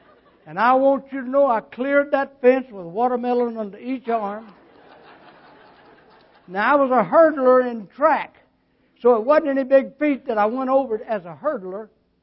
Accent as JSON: {"language": "English", "town": "Camden", "region": "Arkansas", "country": "United States", "tie": "born or raised there", "said": "See, West Washington Street in my hometown of Camden, Arkansas, came west, and then it turned abruptly, and then turned west again, and First Baptist Church sat right in there."}